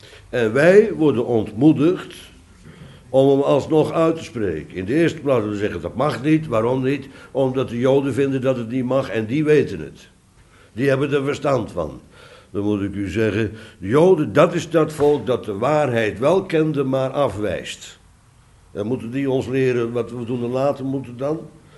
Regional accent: Haarlem, North Holland, Netherlands; wij Haarlemmers lezen dat dan verkeerd enzovoort

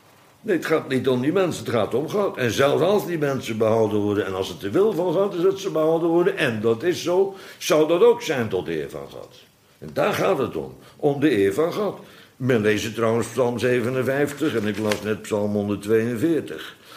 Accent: Netherlands; Maar wij zijn wel Nederlanders.

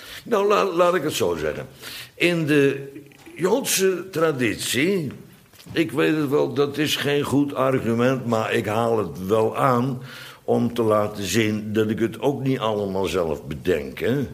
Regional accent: Bodegraven, South Holland, Netherlands; ik kende trouwens vroeger in Bodegraven, waar ik opgegroeid ben

